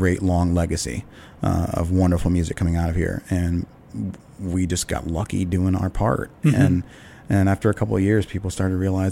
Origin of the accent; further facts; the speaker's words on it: East Coast, United States; I'm from the East Coast, and I don't get that. You don't have that out there.